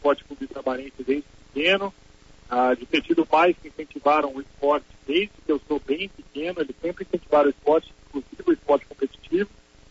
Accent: Brazil; porque a gente também, como brasileiro, a gente tem mania de achar que os jogadores de futebol são os folgados

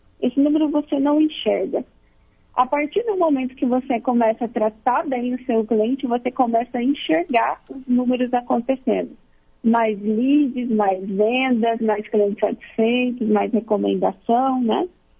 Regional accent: Campinas, São Paulo, Brazil; Pois é, eu sou campineira. Amo Campinas, minha cidade natal.

